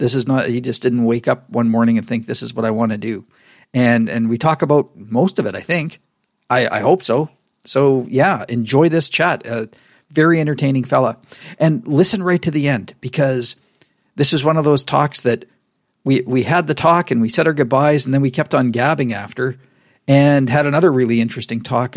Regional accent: Canada; So, you know, growing up in Canada, that's, you know, okay.

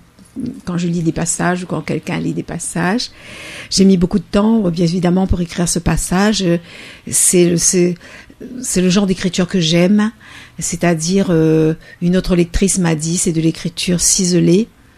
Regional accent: Réunion; Donc moi je suis réunionnaise, je suis comme tout le monde, j'ai beaucoup de peurs aussi.

